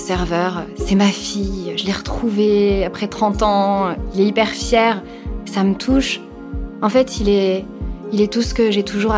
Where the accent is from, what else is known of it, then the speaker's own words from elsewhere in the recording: France; quand j'étais petite, je me souviens que je disais toujours que c'était trop triste que je venais que de France.